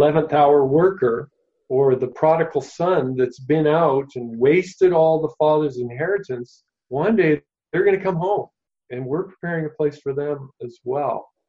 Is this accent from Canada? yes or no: yes; Canada; And I say that as a Canadian. It's a kind of a Canadian joke.